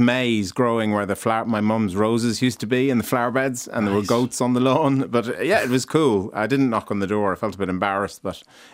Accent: Castlebellingham, Leinster, Ireland; also born or lived in Kenya; No, I was born in Kenya, but my dad, when we came back to Ireland when I was young, and my dad is a vet, he was working for the department, and he ran the meat factory in Ravensdale. So we lived in Castle Bellingham

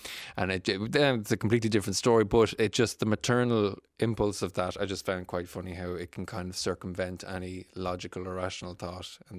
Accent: Dunshaughlin, County Meath, Ireland; also born or lived in Galway; All the family are in Cork, West Cork and Cork City. I was born in Galway and grew up largely in Dunshaughlin and Meath.

